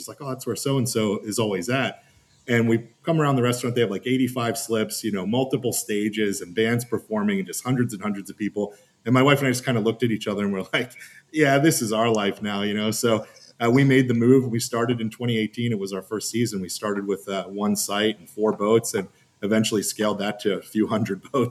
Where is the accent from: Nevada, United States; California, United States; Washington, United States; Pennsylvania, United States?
Pennsylvania, United States; I'm from Central PA, so a lot of them live in Pittsburgh.